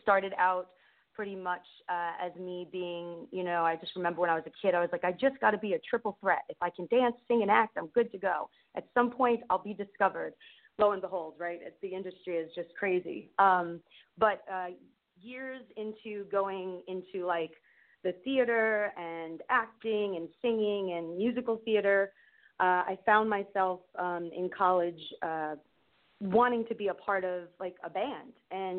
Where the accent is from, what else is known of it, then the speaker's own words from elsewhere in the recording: New York, United States; now in Nashville, United States; I mean, I did the LA thing, I'm from New York. So making the decision to come to Nashville was the best decision I've made in my life thus far.